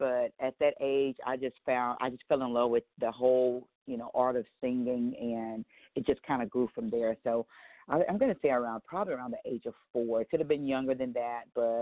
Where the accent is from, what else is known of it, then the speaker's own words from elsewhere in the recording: Palestine, Texas, United States; now in Clarksville, United States; Well, I'm originally from Palestine, Texas, a little bitty town on the east side of Texas. Born